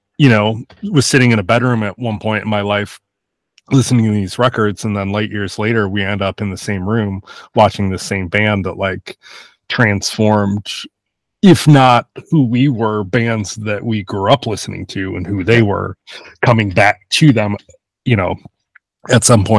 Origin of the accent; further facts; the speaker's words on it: Detroit, Michigan, United States; So I grew up in Michigan, and Southeast Michigan, Metro Detroit